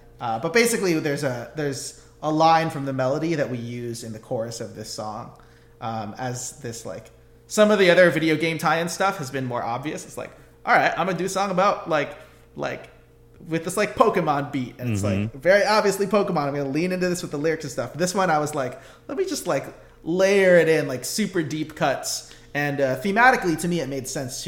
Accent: United States; It's like my family's from the Philippines. I'm Filipino American. I was born here in the U.S. and grew up here.

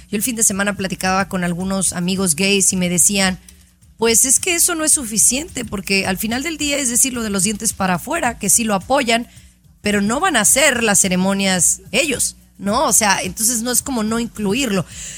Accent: Mexico; es importante que como mexicanos

